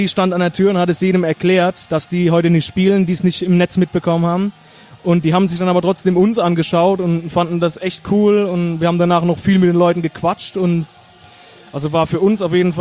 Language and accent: German; Heidelberg, Baden-Württemberg, Germany